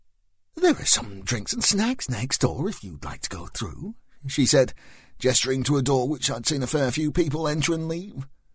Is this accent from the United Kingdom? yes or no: yes; United Kingdom; Being British, once laden with tea and chocolate digestives, I naturally gravitated to the part of the room that was furthest away from anybody else.